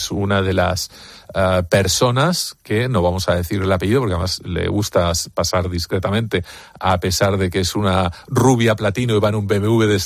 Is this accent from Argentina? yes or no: no; Spain; Soy el único español y el único no norteamericano